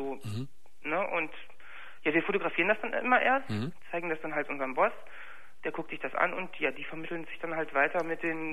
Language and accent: German; Berlin, Germany; ich komme aus Berlin.